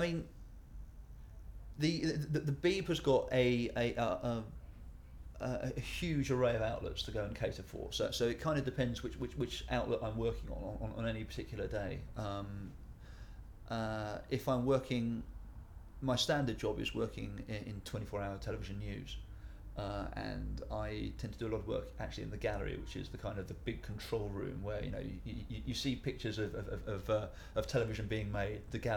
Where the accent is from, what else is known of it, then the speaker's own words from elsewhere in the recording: London, United Kingdom; also born or lived in Guildford / Southampton; I am 37, yeah, just about 37 still. And I'm from Chiswick in West London.